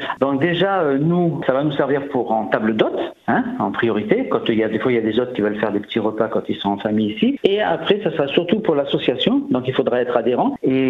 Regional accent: south of France, France; Nous, on vient du Midi.

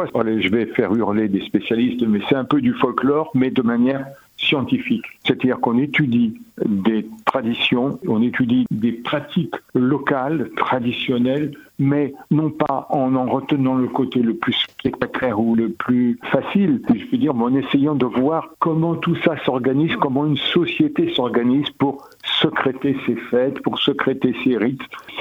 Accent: Le Mans, Pays de la Loire, France; je suis né en 41, donc j'ai plus de 80 ans, ce qui n'est pas facile à dire. Mais enfin, je suis né au Mans. J'ai été gamin dans différentes écoles publiques du quartier

